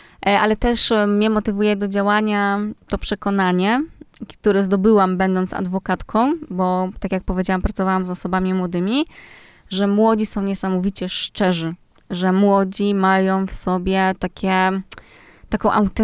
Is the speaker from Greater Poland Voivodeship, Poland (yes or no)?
no; Grudziądz, Kuyavian-Pomeranian Voivodeship, Poland; moved away as an adult; now in Warsaw, Poland; ja pochodzę z Grudziądza, czyli z kujawsko-pomorskiego i przyjechałam na studia prawnicze do Warszawy.